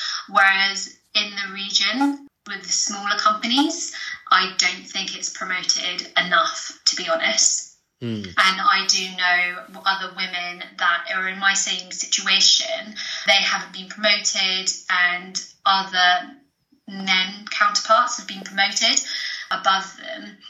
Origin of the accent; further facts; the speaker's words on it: United Kingdom; But yeah, I am actually born in the UK, lived here all of my life.